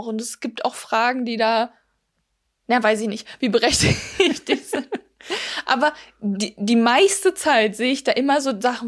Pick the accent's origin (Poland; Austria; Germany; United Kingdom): Poland; ich komme aus Polen, ich kenne polnische Gerichte